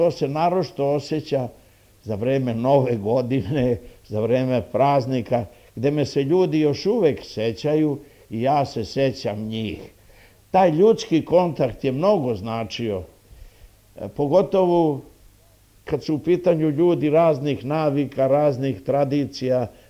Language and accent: Serbian; Ruma, Vojvodina, Serbia; born there; Rođen sam slučajno u Rumi, zato što mi je otac bio sa službom u Rumi. Inače, otac mi je Šumadinac, majka mi je rodom iz Niša bila.